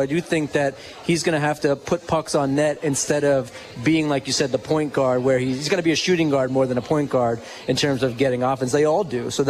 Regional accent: New York, United States; Growing up in New York, you kind of learn how to either walk someplace or take public transportation.

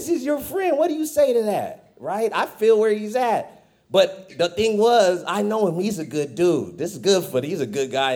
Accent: Fresno, California, United States; Like, I'm from Fresno.

